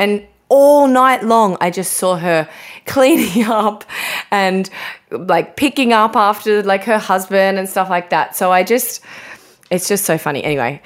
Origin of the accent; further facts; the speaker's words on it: Australia; Like I think as an Australian woman, I just, you know, I wasn't taught how to like clean the grout in the tiles and stuff like that.